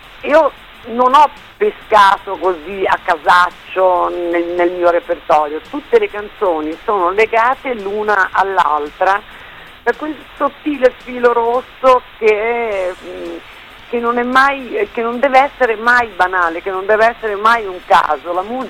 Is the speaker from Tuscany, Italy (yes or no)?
no; Veneto, Italy; born there; Io vorrei vivere in Romagna, perché voi avete il mio stesso carattere, non so perché sono nata in Veneto, io che mi sento così romagnola.